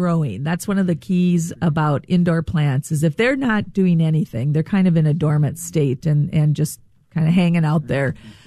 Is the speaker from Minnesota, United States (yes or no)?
yes; Rochester, Minnesota, United States; I grew up in Rochester. I'm a Minnesotan.